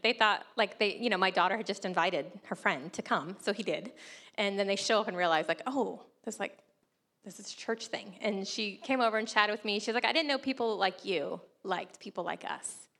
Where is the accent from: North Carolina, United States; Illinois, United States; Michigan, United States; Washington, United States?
North Carolina, United States; I grew up on the Barrier Islands of North Carolina. And it's just this long strip of like beautiful beaches and islands.